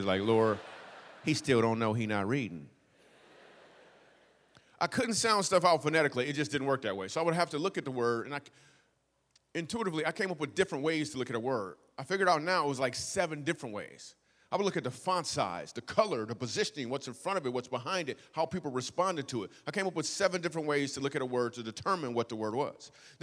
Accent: Michigan, United States; now in New York City, United States; I grew up in Michigan. I want to know for sure, am I really funny?

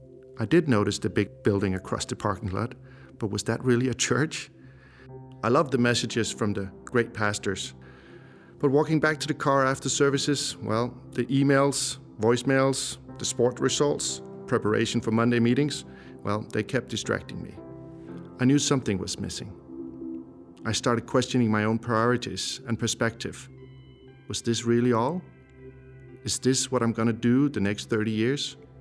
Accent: Denmark; English is a second language; I'm 46 years old, and I'm from Denmark.

